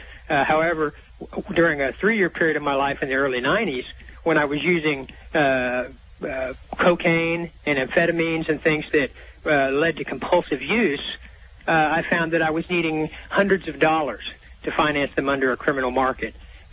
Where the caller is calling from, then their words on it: Clearwater, Florida, United States; I'm calling from Clearwater, Florida.